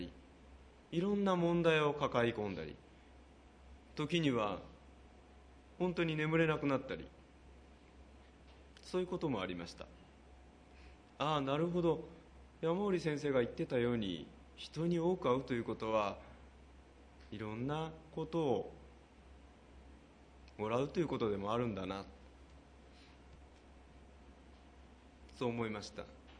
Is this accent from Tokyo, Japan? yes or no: yes; Tokyo, Japan; now in Yamanashi, Japan; 私自身は東京の生まれで東京の育ちなんですが、実は私の祖父までこの山梨の人でした。